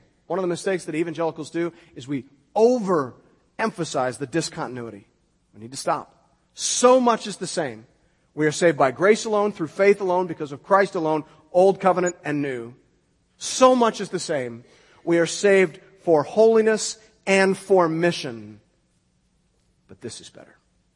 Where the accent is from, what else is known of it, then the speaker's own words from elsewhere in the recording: Kettleby, Ontario, Canada; It made Kettleby, the town I grew up in King Township, seem like a metropolis.